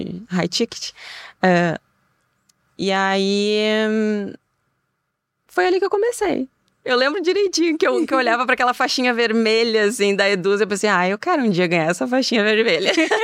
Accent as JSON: {"language": "Portuguese", "town": "Itajaí", "region": "Santa Catarina", "country": "Brazil", "said": "sou personal trainer, tenho 35 anos, sou de Itajaí, Santa Catarina."}